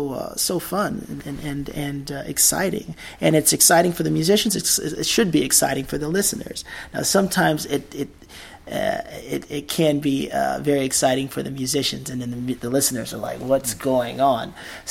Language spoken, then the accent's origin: English; Columbus, Ohio, United States; Well, I'm from Columbus, Ohio, originally.